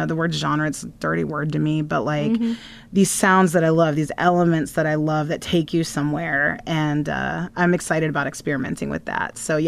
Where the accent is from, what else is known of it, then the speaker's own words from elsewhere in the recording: Tulsa, Oklahoma, United States; born there; You know, like I was born in Tulsa.